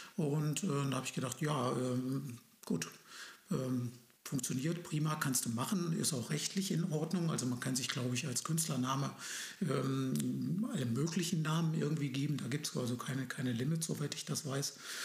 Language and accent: German; Hesse, Germany; Und aufgewachsen bin ich dann so ein bisschen außerhalb von Kassel. Da sind meine Eltern dann, da war ich 5 Jahre alt, da sind wir vor die Tore von Kassel in die nordhessischen Berge gezogen und da bin ich aufgewachsen.